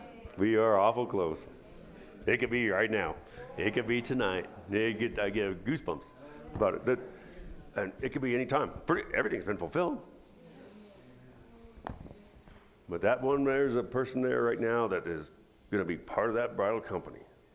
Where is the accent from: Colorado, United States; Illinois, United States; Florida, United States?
Colorado, United States; Pagosa Springs; I sat and gazed at them growing up in Pagosa Springs as long as I can remember.